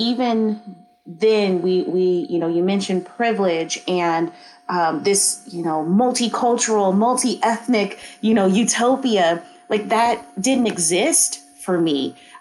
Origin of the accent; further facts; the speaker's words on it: Oakland, California, United States; I grew up in the Bay Area. So I grew up in Oakland. I grew up in East Oakland.